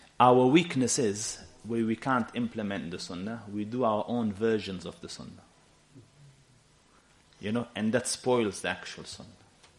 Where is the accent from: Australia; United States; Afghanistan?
Afghanistan; Our background is, we're also a bit sensitive, you know. So, we come from Afghanistan, you see, so our people are a bit more on the other side.